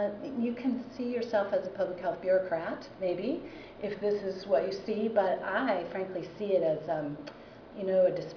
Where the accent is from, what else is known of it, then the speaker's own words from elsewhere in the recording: Portland, United States; I'm from Portland, so we do all that there.